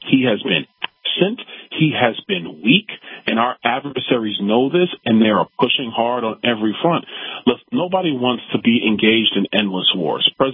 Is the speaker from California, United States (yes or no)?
no; Brooklyn, New York, United States; Oh, absolutely. Crown Heights, Brooklyn. That's where I grew up. Park Place, Troy, and Schenectady.